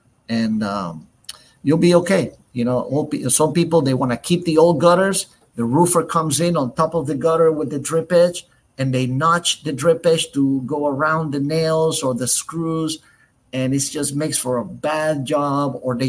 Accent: Honduras; English is a second language; now in United States; I'm a Santa Fe kid. You know, I came from Honduras and barely knew English. So I went to community college, you know, to learn English

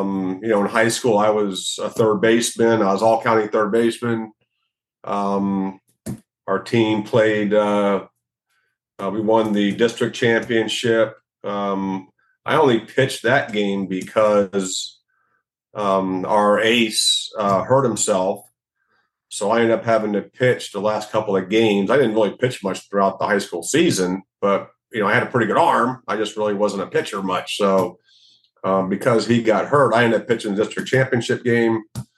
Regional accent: Florida, United States; I grew up in South Florida. So, really, my dad and I were both kind of Braves fans.

